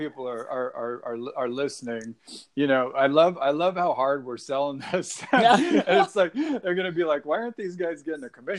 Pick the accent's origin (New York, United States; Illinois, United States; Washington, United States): Washington, United States; Seattle; I grew up in Seattle, but my grandfather's from your hometown. He's from Newark.